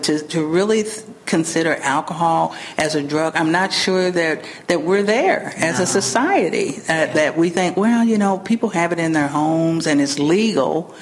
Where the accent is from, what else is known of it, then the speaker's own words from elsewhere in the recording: Rockport, Indiana, United States; Well, I was born and raised in Rockport, Indiana, which is about 35 miles from here, just on the border of Indiana and Kentucky